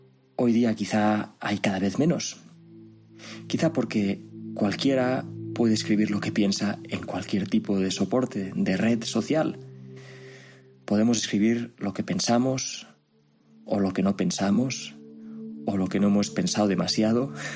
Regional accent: Barcelona, Catalonia, Spain; el periódico con el que crecí en Barcelona, que se llama La Vanguardia

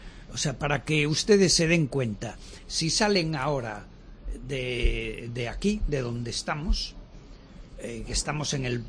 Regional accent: Vigo, Galicia, Spain; que yo soy de un puerto de interés general, soy de Vigo y sé lo que pasa en Vigo.

